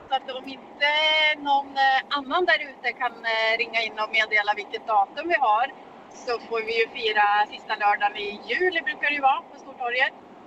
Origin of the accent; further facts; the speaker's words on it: Jämtland County, Sweden; born there; född i Jämtland och har sedan många år bott på andra ställen, och just nu så befinner jag mig i Östergötland